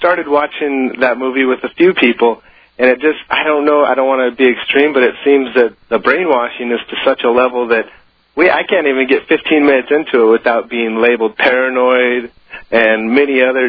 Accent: Washington, United States; Yeah, I'm 27. I've got friends. I'm from Washington State. I've got friends all over the country

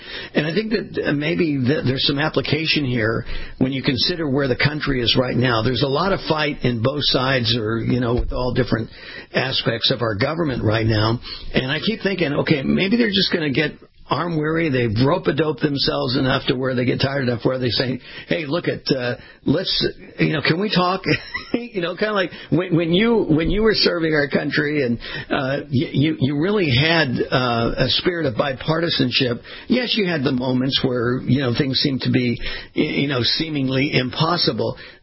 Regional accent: West Coast, United States; And I grew up on the West Coast, and I was in the water a lot, and there on the beaches

